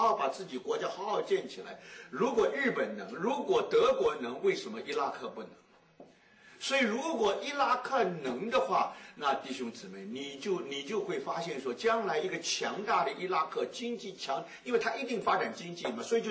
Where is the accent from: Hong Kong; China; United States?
United States; 我们美国人希望他能够民主